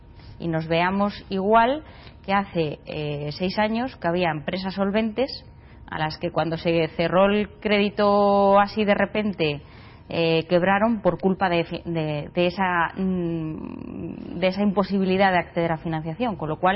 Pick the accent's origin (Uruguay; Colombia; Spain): Spain; León, Castile and León; Por Valladolid, a pesar de que soy de León.